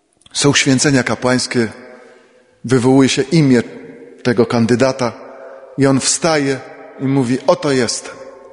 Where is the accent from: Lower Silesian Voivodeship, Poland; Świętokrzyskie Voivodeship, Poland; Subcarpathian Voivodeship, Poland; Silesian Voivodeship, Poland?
Subcarpathian Voivodeship, Poland; Jagieła Mała; also born or lived in Nicaragua; A pochodzę tutaj spod Przeworska, z takiej wioski, która się nazywa Jagieła Mała. A parafią przynależymy do Wólki Pełkińskiej.